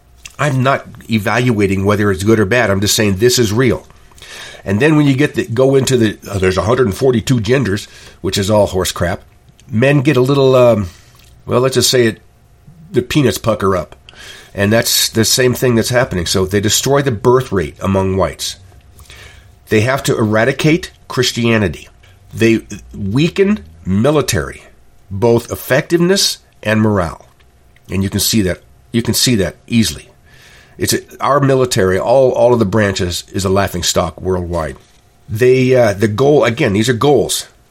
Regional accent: Oregon, United States; because I was raised on the Indian reservation, Klamath Indian Reservation.

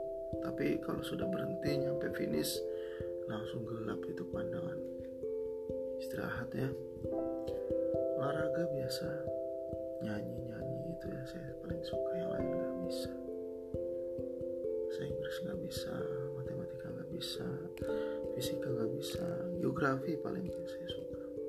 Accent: Cirebon, West Java, Indonesia; Akhirnya saya lamar di Cirebon kota, pengen sekolah di kota saya.

